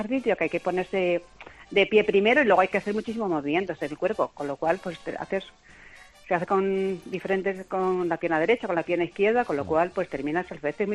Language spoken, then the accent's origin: Spanish; Cabo de Gata, Andalusia, Spain; Bueno, de primero, para saber que yo también soy de Almería.